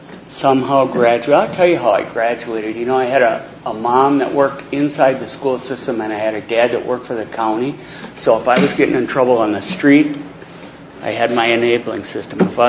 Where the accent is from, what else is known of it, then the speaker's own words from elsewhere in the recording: Chippewa Falls, Wisconsin, United States; I grew up in Chippewa Falls, a small town north of Madison, about 3.5 hours.